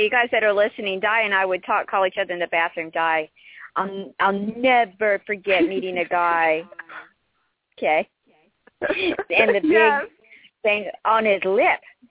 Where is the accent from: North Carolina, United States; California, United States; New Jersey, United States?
North Carolina, United States; You know, I'm from North Carolina originally.